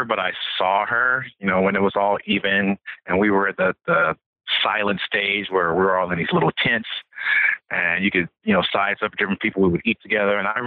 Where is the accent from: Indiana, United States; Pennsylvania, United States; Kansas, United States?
Kansas, United States; And I was this kid from Kansas, basically, you know, going to school at the University of Washington.